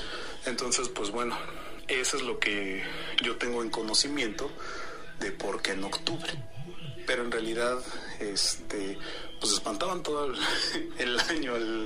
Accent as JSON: {"language": "Spanish", "town": "Cuautitlán Izcalli", "region": "State of Mexico", "country": "Mexico", "said": "de Cotitlán, Izcalli."}